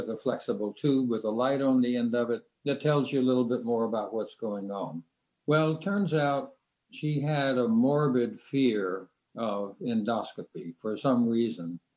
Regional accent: Texas, United States; Well, Warren, you have to remember I'm a wild and crazy Texan. What I learned growing up in Texas was that if you saw something that you wanted to do, you just went out and did it.

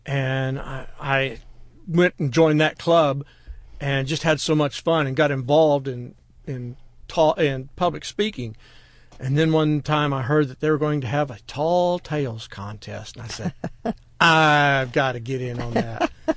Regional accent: Texas, United States; I am from Texas.

